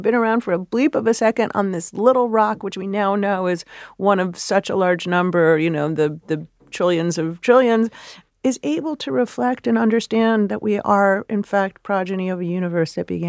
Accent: Chicago, Illinois, United States; I'm a city kid. I grew up in Chicago.

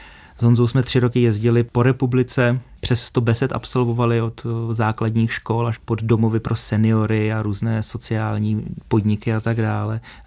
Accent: Dvůr Králové nad Labem, Hradec Králové Region, Czechia; v roce 2013 jsem vyrazil ze Dvora Králové z domova na Velehrad

